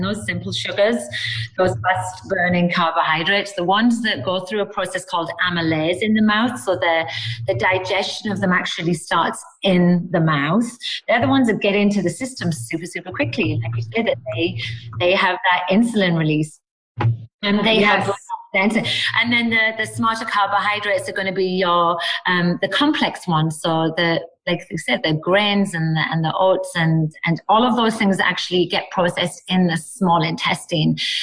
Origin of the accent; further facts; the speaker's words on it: United Kingdom; But I know that like for me being British